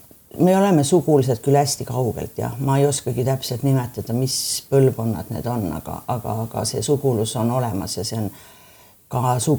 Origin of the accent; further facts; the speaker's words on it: Saare County, Estonia; Minu jaoks on see identiteet väga oluline , et ma olen saar ja Saaremaalt saar just , et kui küsitakse , et kas ma olen puu või saar , siis ma olen ikka saar , see saar , millel on vesi ümber